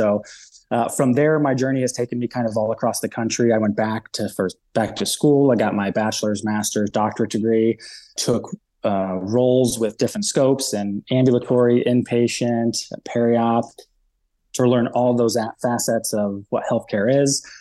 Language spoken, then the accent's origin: English; Ohio, United States; I'm from Ohio.